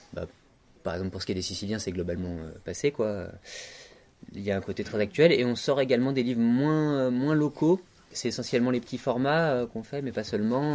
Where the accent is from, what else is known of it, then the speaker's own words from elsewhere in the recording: Grenoble, Auvergne-Rhône-Alpes, France; On est grenoblois, alors à Grenoble